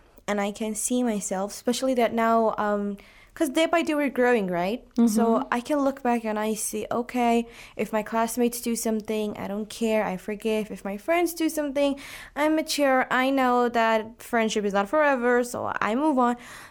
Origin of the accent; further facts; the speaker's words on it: Pakistan